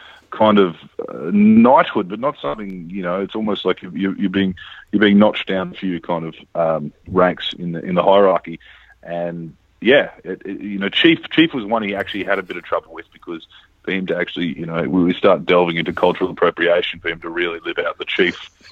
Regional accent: Australia; I think to just say I'm Australian is selling yourself short a bit

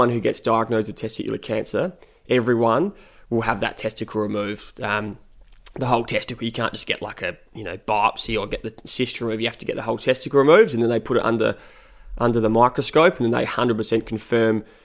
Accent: Adelaide, South Australia, Australia; head back to my hometown in Adelaide and crack on with the treatment.

